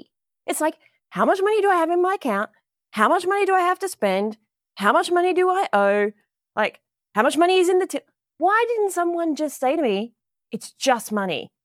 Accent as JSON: {"language": "English", "country": "Australia", "lives_now": "Newport Beach, United States", "said": "Right now from sunny Newport Beach in California. Ooh, as you might be able to tell, I am not a native Californian. I'm from Australia."}